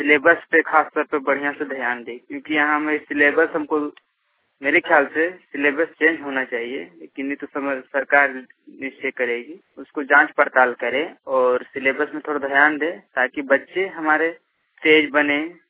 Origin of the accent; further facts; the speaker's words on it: Jharkhand, India; मैं बोकारो जिला का हूँ, मेरा चंद्रपुरा प्रखंड का रहने वाला हूँ।